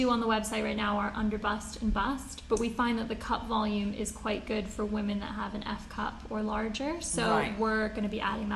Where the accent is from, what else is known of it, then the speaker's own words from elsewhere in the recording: United States; I grew up in the States